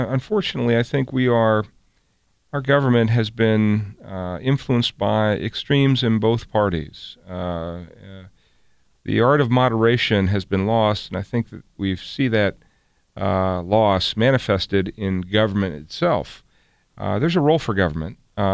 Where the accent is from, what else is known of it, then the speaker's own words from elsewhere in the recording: Dover, Ohio, United States; practiced law for about 20 years in Dover, Ohio, my hometown